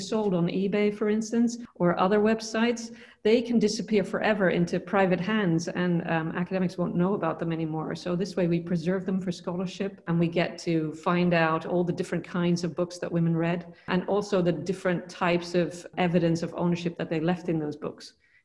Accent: Netherlands; English is a second language; also born or lived in Texas; now in United States; I've been here for 20 years, which is a really long time. I'm originally from the Netherlands. I did a PhD in Texas.

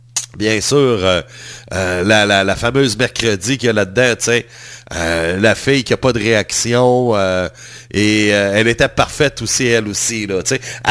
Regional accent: Quebec City, Quebec, Canada; born there; Moi, là, je suis né à Québec.

